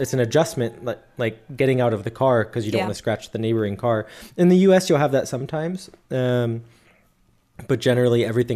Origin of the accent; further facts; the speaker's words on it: Midwest, United States; at least growing up in the Midwest where I grew up, I never felt confined